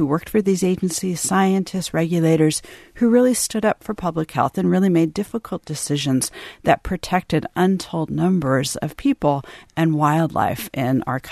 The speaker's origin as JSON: {"language": "English", "town": "Washington", "region": "District of Columbia", "country": "United States", "tie": "born or raised there", "said": "And I grew up in Washington, D.C. neighborhood where everybody worked for the government, for a regulatory agency."}